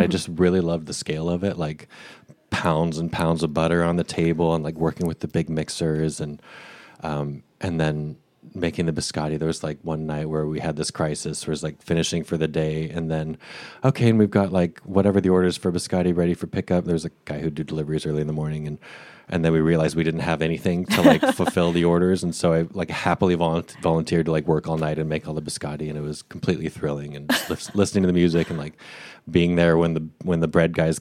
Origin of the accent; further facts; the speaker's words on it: Boise, Idaho, United States; moved away as an adult; Yeah, I grew up in Boise, Idaho, from where I was born through age 18 when I left for college.